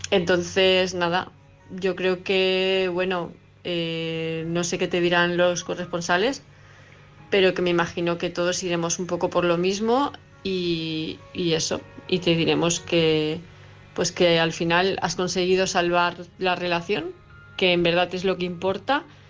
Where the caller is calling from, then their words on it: Palma, Balearic Islands, Spain; de Palma de Mallorca